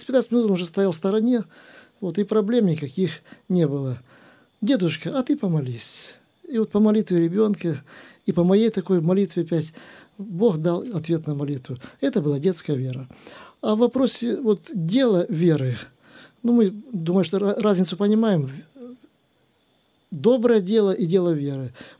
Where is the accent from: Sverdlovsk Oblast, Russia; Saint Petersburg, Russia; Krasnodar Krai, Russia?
Krasnodar Krai, Russia; Kurganinsk; Мы тоже из Курганинска, вот с той большой церкви, где сейчас курганинцы перед нами пели. Поэтому переехать оттуда